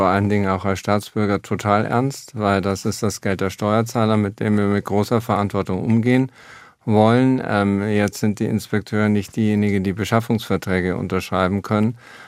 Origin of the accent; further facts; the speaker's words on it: Bavaria, Germany; Ich bin in der Nähe von Grafenwöhr aufgewachsen, das stimmt